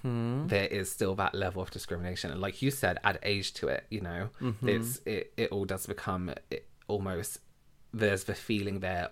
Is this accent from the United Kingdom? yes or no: yes; England, United Kingdom; We aren't from Wales. We're from England.